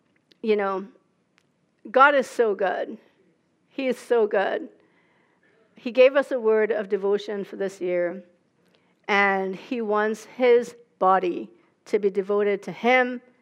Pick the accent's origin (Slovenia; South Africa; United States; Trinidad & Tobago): Trinidad & Tobago; I grew up in Trinidad. It's in the tropics, like 10 degrees north of the equator.